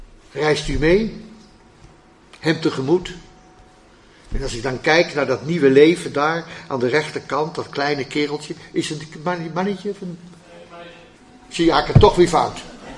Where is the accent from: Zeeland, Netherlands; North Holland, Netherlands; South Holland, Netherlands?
North Holland, Netherlands; Hilversum; Toen ik 18 jaar was, opgegroeid in Hilversum, ging ik voor het eerst daar naar